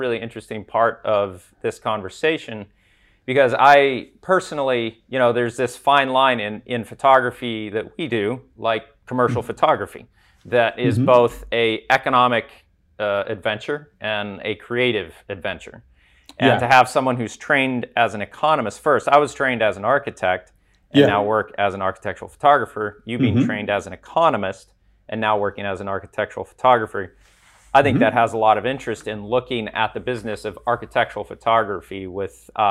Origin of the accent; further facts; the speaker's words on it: United States; So as an American, I have a hard time distinguishing between Holland, Denmark, and the Netherlands.